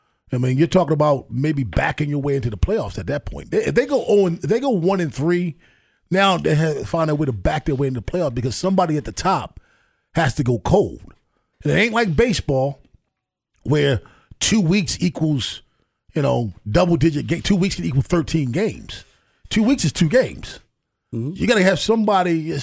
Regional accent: Baltimore, Maryland, United States; I'm from North Avenue, so because I pronounce it North with an F, that means I'm really from.

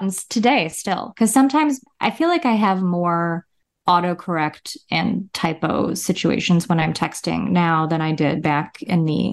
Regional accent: Chicago, Illinois, United States; I'm from Chicago.

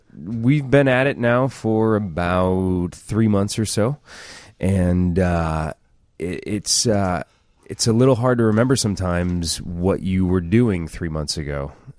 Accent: St. Louis, Missouri, United States; We're both from St. Louis, actually.

